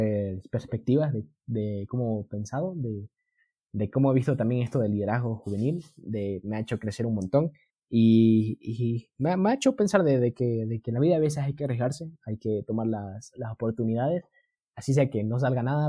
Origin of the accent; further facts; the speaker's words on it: Quito, Pichincha, Ecuador; now in Tena, Ecuador; ahorita estoy estudiando ingeniería en biotecnología y tuve que moverme de ciudad. Ahorita estoy estudiando en una ciudad en la Amazonía que se llama Tena y mi ciudad natal siempre ha sido Quito, a pesar de que también me he estado moviendo siempre a la costa